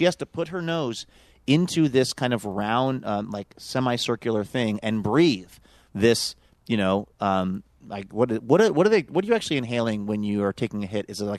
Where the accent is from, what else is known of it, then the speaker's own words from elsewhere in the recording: Pacific Northwest, United States; Like I'm from the Northwest. Like I eat real Thai food.